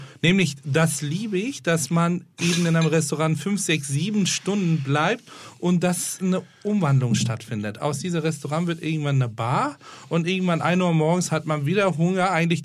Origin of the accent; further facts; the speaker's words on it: Hamburg, Germany; wo kommst du denn her? Ja, aus Hamburg. Aus Hamburg?